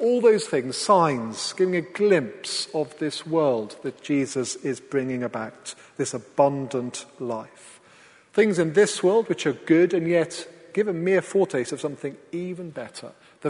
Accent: Wales, United Kingdom; I grew up in Wales

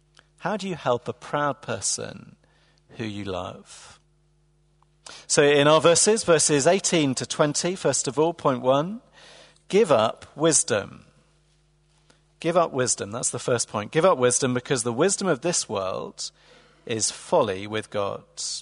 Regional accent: England, United Kingdom; I'm very English, and my degree is medieval history, and I work here

